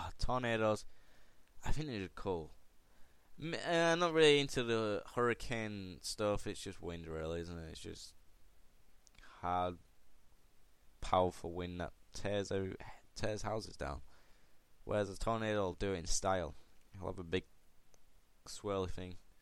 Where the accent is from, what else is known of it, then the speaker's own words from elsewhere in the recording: Chelmsford, East of England, United Kingdom; born there; So I was born in Essex, Chelmsford, guys, if you know where that is. I kind of remember bits of it.